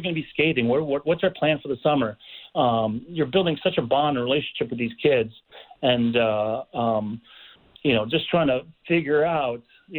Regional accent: New York, United States; I grew up with him on Long Island.

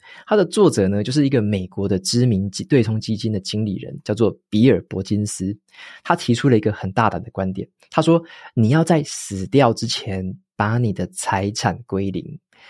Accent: Taiwan; 特别是身为台湾人的我们哦，更需要去了解一下晶片发展它背后的来龙去脉

